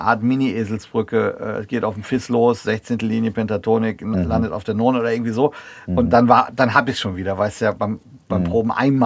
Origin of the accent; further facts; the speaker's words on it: North Rhine-Westphalia, Germany; ich komme ja eigentlich aus NRW, also ich verstehe schon viel, aber nicht alles.